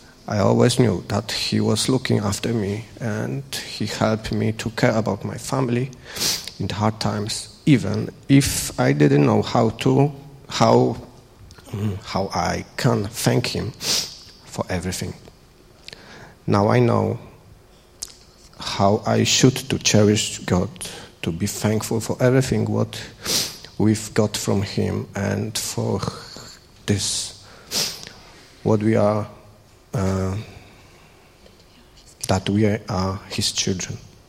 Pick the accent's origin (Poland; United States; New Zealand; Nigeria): Poland; English is a second language; moved away as an adult; now in -; We came from Poland around 6 years ago. maybe I will start talking more about me, and then I pass to my wife. I live in Poland above 30 years, and I grew up in in the culture dominated by Roman Catholic believers